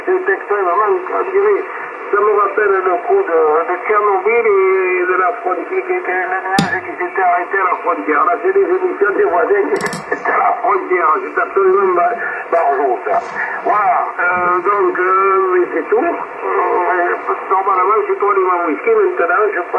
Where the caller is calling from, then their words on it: Arès, Nouvelle-Aquitaine, France; je ne suis pas Arcachon. Je suis loin d'Arcachon. Je suis à Arès.